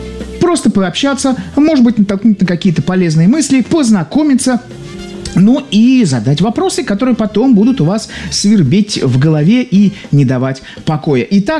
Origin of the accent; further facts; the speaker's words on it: Cherepovets, Vologda Oblast, Russia; был у себя на родине в Череповце